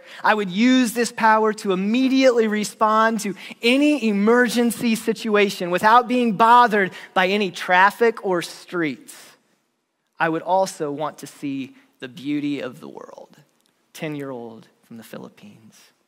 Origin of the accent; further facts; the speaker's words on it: United States; I would have never thought of that as a 10-year-old growing up in the United States.